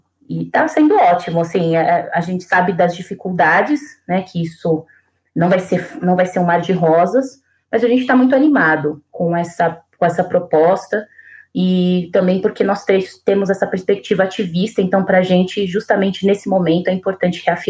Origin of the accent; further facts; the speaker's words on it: São Paulo, Brazil; Eu sou da periferia de São Paulo, né?